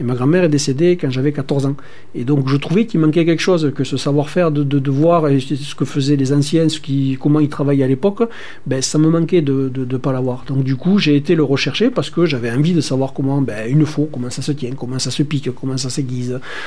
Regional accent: Flagnac, Occitanie, France; En fait, quand j'ai grandi à Flagnac, ma grand-mère avait une petite ferme qui était à l'arrêt depuis longtemps

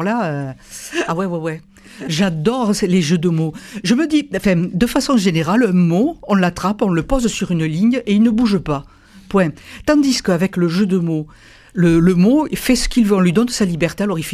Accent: England, United Kingdom; Je suis anglais

